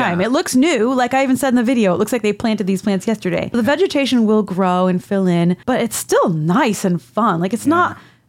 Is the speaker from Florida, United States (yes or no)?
yes; Florida, United States; Like, I grew up in Florida. Like, we had barbecues in Key Biscayne and on the beach and stuff.